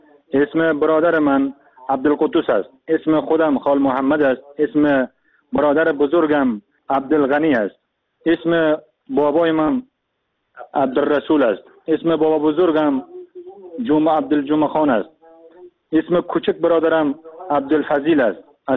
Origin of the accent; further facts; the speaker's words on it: Afghanistan; now in Turkey; من از افغانستان اومدم به ترکیه.